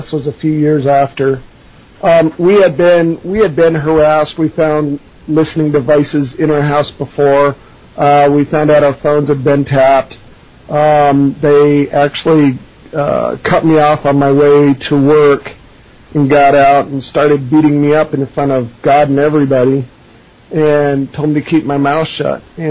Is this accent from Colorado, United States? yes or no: yes; Denver, Colorado, United States; I was born in Denver and, pretty much grew up in Denver, in Southwest Denver. I went to one of the toughest schools in the city.